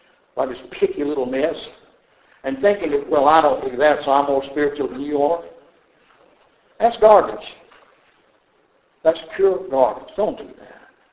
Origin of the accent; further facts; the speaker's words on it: the South, United States; I like being a Southerner, okay? I don't make no apology for it at all. We call it Southern hospitality. We call it Southern mannerisms and so forth.